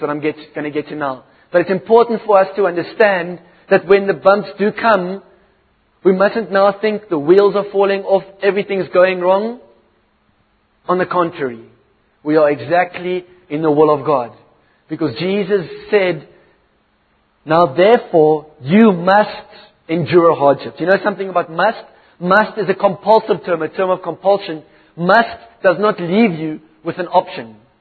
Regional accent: Virginia, Free State, South Africa; I come from Vrystaat, Virginia. I bought by Plat Afrikaans.

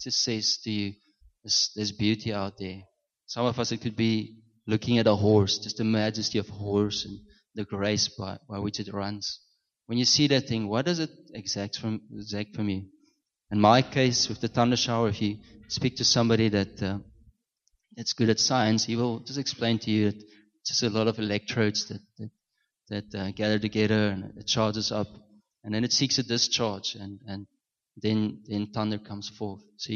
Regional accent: Namibia; I grew up in Namibia, and I grew up on a farm.

